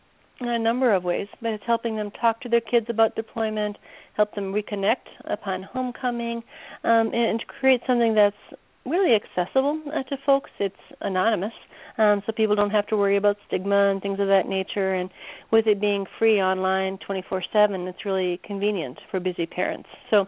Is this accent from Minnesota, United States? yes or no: yes; Minnesota, United States; also born or lived in Oklahoma; No, I moved back to Minnesota. I grew up here